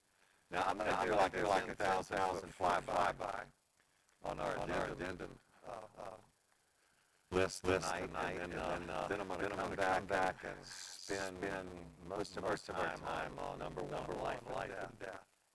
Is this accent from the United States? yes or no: yes; the South, United States; growing up in the South, I never owned a sleeping bag.